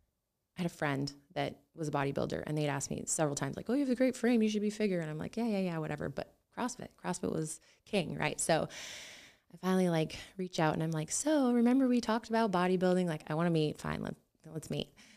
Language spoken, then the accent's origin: English; Renton, Washington, United States; I grew up in Renton.